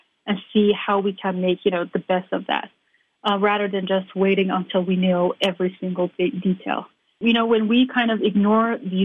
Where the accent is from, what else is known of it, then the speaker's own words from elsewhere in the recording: Iran; now in United States; growing up in Iran, I did witness many different types of environmental issues